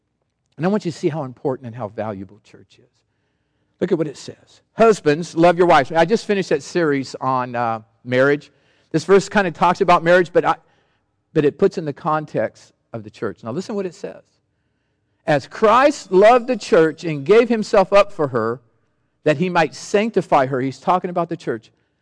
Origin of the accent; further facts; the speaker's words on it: Sacramento, California, United States; I grew up in Sacramento in this pancake house.